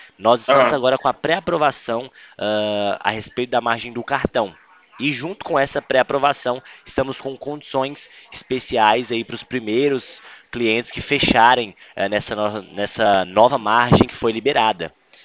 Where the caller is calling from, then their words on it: São Paulo, Brazil; Isso, eu falo aqui do interior de São Paulo, né?